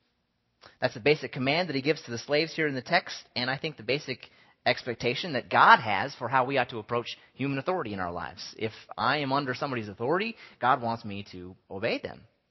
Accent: United States; You know, as an American, I have a right to quit whenever I want to.

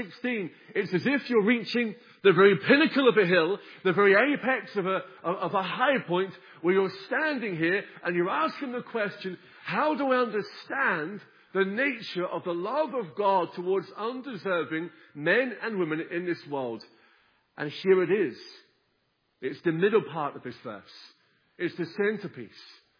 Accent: Lewes, South East England, United Kingdom; last week I was in my hometown of Lewis, taking the meetings there

